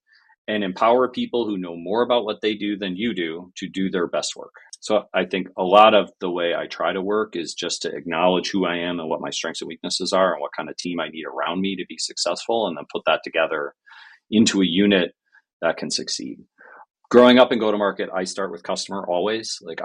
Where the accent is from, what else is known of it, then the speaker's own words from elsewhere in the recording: Buffalo, New York, United States; I'm from Buffalo, New York. There's not a ton of companies here, especially when you work in tech.